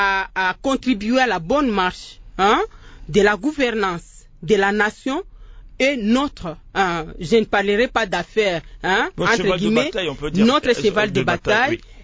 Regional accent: DR Congo; notre contribution en tant que Congolais

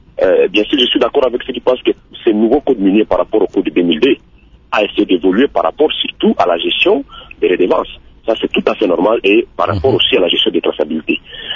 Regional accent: Ituri, DR Congo; Je prends les cas, par exemple, des mondes africains, ici chez nous en Ituri.

